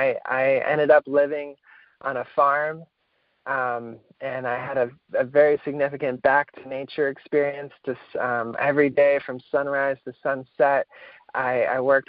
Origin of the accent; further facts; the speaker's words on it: Washington, D.C. area, United States; I grew up in the Washington, D.C. suburbs, and in my teenage years, I started to wake up.